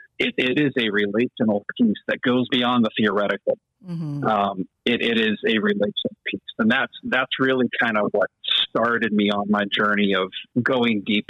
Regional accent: Michigan, United States; I grew up in Michigan and right above Detroit. If I could show you my hand, I would point to it because that's what we do in Michigan. I lived there for 24 years.

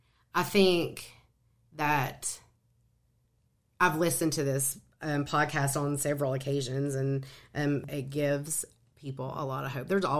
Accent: Tennessee, United States; Tennessee is my hometown.

